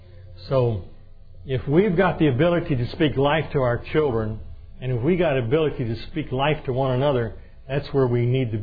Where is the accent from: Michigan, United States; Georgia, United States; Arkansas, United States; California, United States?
Arkansas, United States; accent: Arkansas; Excuse me. Have my Arkansas accent.